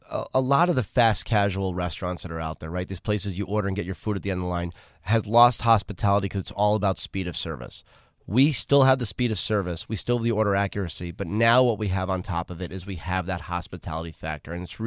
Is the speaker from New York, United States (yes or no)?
yes; New York City, New York, United States; I was born and raised in New York City.